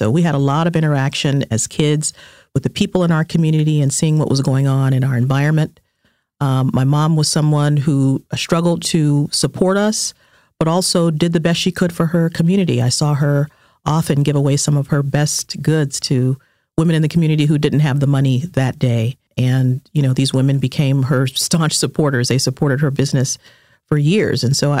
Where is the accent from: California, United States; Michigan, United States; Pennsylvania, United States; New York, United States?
California, United States; Always my dream growing up in California as a young African-American girl to attend an HBCU.